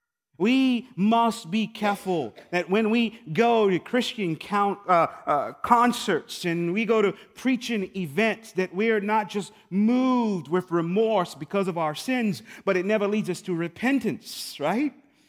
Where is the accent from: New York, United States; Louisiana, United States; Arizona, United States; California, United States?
Louisiana, United States; there was this very famous evangelist from New Orleans. So I'm actually from Louisiana.